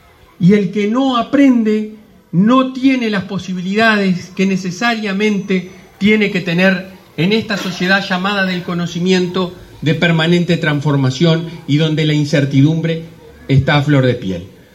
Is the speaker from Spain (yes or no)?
no; Tacuarembó, Uruguay; la vieja y querida escuela número 13 al aire libre, como así la conocía cuando era chico acá en Tacuarembó